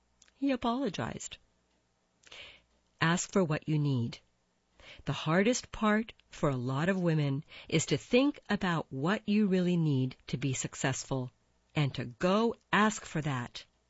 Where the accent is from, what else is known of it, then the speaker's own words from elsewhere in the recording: Detroit, Michigan, United States; Yes, I'm a black woman, CEO. Yes, I'm from Detroit. Yes, it's different.